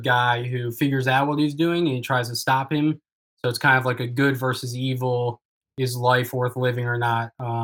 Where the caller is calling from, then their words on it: Massachusetts, United States; I'm up in Berkshire Mountains in Western Massachusetts.